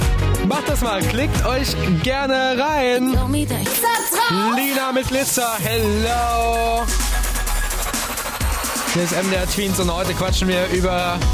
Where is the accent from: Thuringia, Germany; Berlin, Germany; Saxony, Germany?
Thuringia, Germany; Jena; Ich bin nämlich einerseits sehr, sehr gerne in meiner Heimat, in Jena.